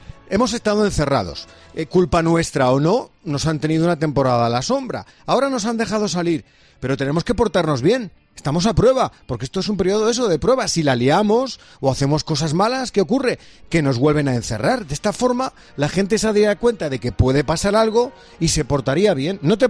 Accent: Spain; como buenos españoles siempre hemos rebautizado todo.

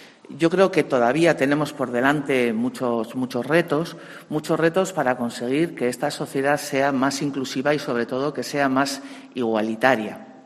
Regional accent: Bilbao, Basque Country, Spain; como bilbaína me siento muy honrada

